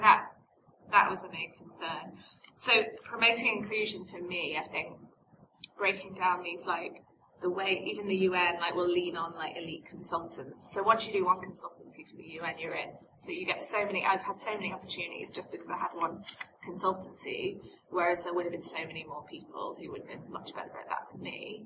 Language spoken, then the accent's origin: English; United Kingdom; accent: English; because I still have my English accent, and you know, I managed to slip by certain things.